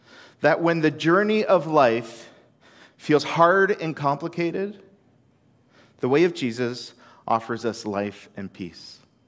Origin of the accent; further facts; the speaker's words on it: Canada; the queen at that time, or the king now, is my head of state, is the head of Canada, and as Canadian citizens, is our head